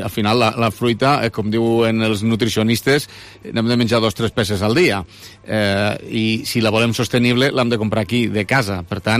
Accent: Lleida, Catalonia, Spain; com a lleidatà

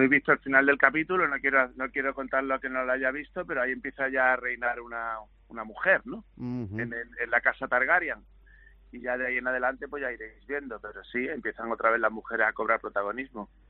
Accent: Andalusia, Spain; Y contentísimo en ese caso porque estaba en mi tierra, claro.

